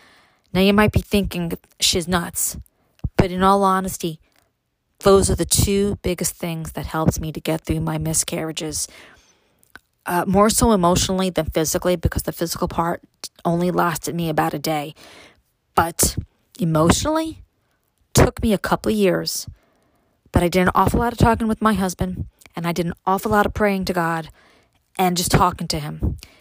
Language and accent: English; Brooklyn, New York, United States; a small part of what it was like for me growing up in Brooklyn, a small part of what it was like for me having to get used to moving to upstate New York and then losing my mom to cancer.